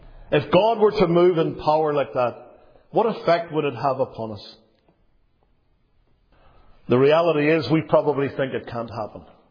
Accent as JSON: {"language": "English", "region": "Northern Ireland", "country": "United Kingdom", "tie": "born or raised there", "said": "he preached in a place near my hometown called Holywood, near Belfast."}